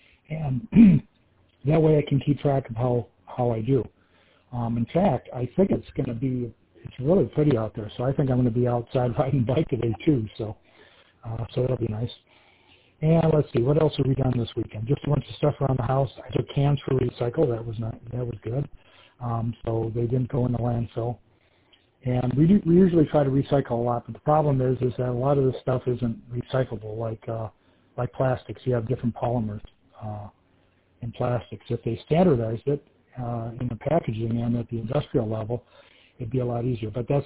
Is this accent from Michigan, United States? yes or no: yes; Blissfield, Michigan, United States; I was born in Michigan, and I grew up probably about 50 miles north of Detroit.